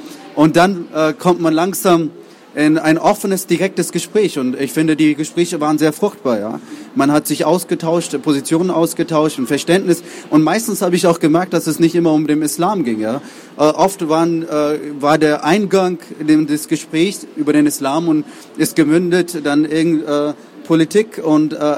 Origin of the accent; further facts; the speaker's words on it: Pakistan; German is a second language; ich stamme eigentlich aus Pakistan, ja, ursprünglich stamme ich aus Pakistan.